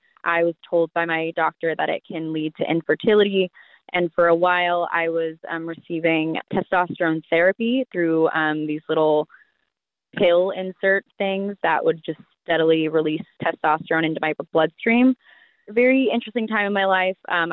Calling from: Salt Lake City, Utah, United States; I'm calling from Salt Lake City

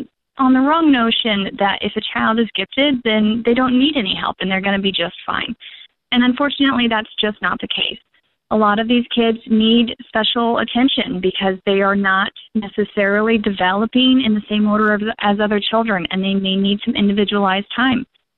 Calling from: Hawaii, United States; I'm calling from Hawaii.

